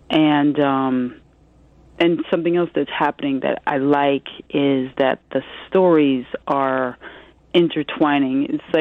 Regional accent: Omaha, Nebraska, United States; now in New York, United States; You know, I'm a Midwesterner too, because I come from Omaha, Nebraska

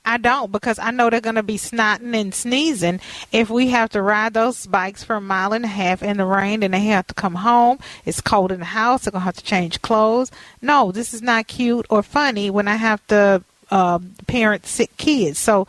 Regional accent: the South, United States; I know about, you know, hurricanes because I'm from the South.

